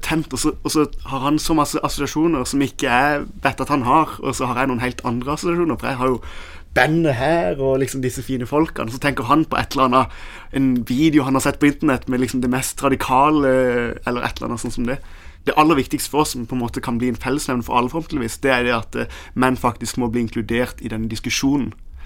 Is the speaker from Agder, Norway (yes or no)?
yes; Kristiansand, Agder, Norway; Vi var hjemme i Kristiansand for ikke så lenge siden